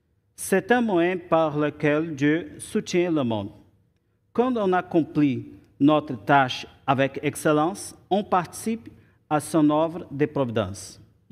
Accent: Brazil; French is a second language; moved away; je suis brésilien. E ça fait un an et deux mois que je suis arrivé ici. E c'est toujours un grand défi de parler français.

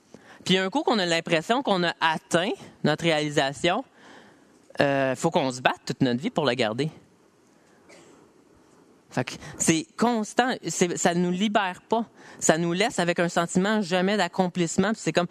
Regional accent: Quebec, Canada; On se bâtit notre propre évangile en tant que Québécois.

